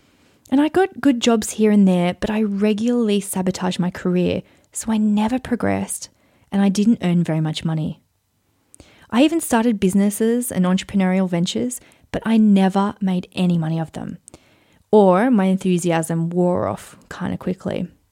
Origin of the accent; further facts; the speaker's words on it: Queensland, Australia; finally we topped it all off in beautiful Queensland, Australia, my home country.